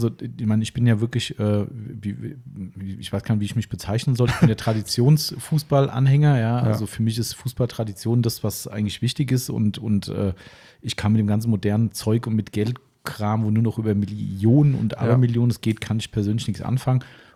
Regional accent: Hesse, Germany; ich komme aus Hessen

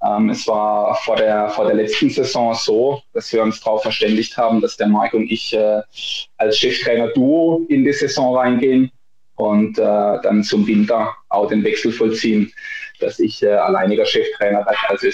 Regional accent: Rastatt, Baden-Württemberg, Germany; Ich komme ursprünglich aus Rastatt. Es ist ungefähr eine halbe Stunde weg von Oberachern

